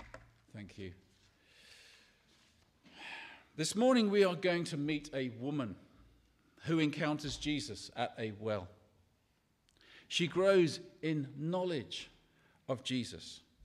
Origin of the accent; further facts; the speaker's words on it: London, United Kingdom; When I was growing up in North London, I sadly became one of those people who thought South Londoners were a bit different.